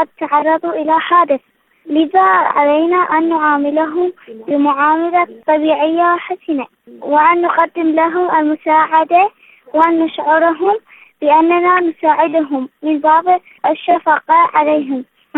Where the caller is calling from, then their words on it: Iraq; من العراق.